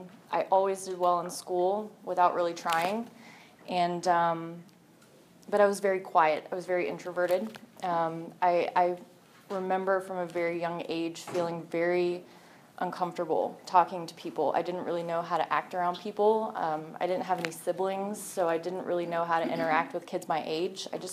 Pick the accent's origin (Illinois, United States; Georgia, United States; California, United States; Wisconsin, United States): Georgia, United States; Norcross; also born or lived in Atlanta; Born and raised in Atlanta, I grew up in Norcross.